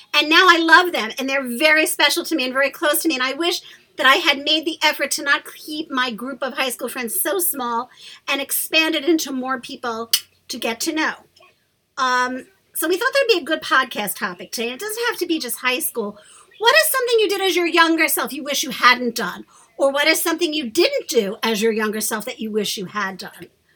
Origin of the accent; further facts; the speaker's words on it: Long Beach, New York, United States; It's not exclusive to just the high school, but just the general feeling of growing up in Long Beach.